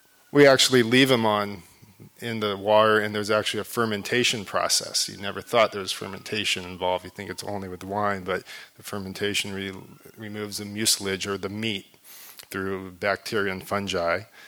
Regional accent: Los Angeles, California, United States; I am from Los Angeles, and I don't have a farming background. And my story starts here in L.A.

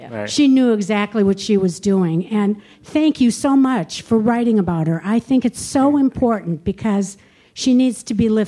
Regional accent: Detroit, Michigan, United States; I'm from Detroit. I worked for Congressman Conyers, and I worked with Rosa Parks.

